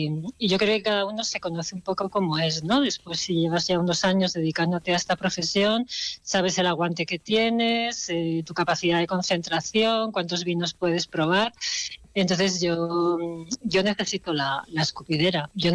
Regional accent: Basque Country, Spain; yo como soy nacido en el País Vasco y pasé allí mi primera juventud

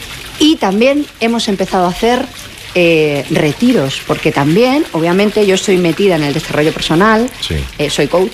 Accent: Inca, Balearic Islands, Spain; Yo soy de Inca, sí, yo soy de pueblo, pero mi pueblo es muy grande.

